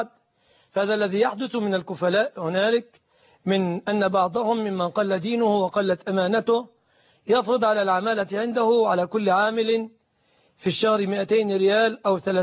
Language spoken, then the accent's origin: Arabic; Egypt